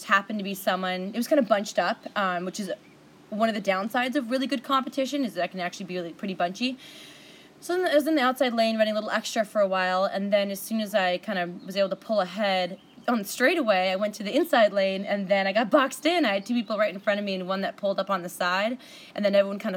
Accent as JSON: {"language": "English", "town": "Seattle", "region": "Washington", "country": "United States", "said": "and I'm from Seattle, all of us are"}